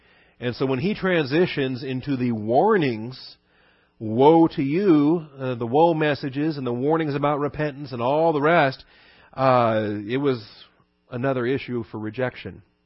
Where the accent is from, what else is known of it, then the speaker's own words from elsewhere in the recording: West Coast, United States; when I was growing up on the West Coast, if you didn't get a good hell or other things like